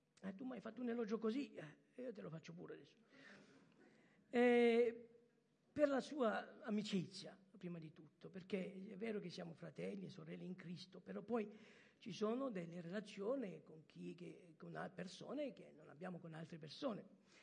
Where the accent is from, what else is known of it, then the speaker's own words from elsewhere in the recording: France; also born or lived in Malta; sono francese, non lo so. Sono nato in Francia, cresciuto in Francia, fatto il militare in Francia, dici che dove fai tu il militare, tu sei, mangio italiano, tu parlo con le mani. Poi, i miei genitori sono italiani, ho vissuto a Malta